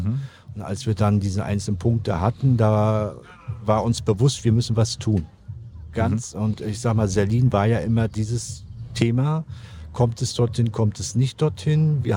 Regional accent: Görn, Germany; born there; ich bin ja hier geboren in Görn und auf der anderen Seite seht ihr mein Geburtshaus stehen.

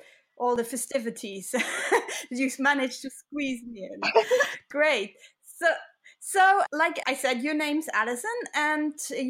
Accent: Switzerland; first language Swiss German; English is a second language; which was also when I started writing in English. My native language is Swiss German, in case you were wondering.

